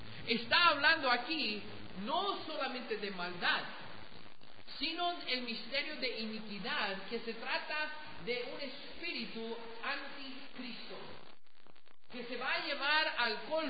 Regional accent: United States; Allá en mi país, mire, los de Hollywood, la gente muy liberal en los Estados Unidos

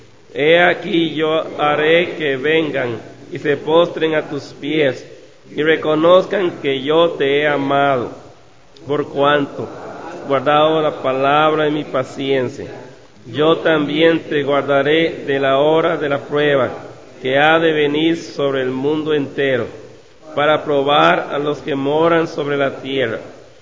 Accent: Costa Rica; yo soy de Costa Rica, de la Iglesia Bautista Emanuel, allá en San José.

